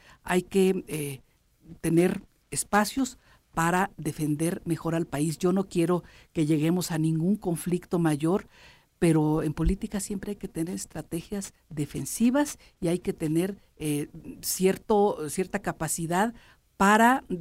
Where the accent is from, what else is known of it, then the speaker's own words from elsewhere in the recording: Mexico; yo de veras lo lamento como mexicana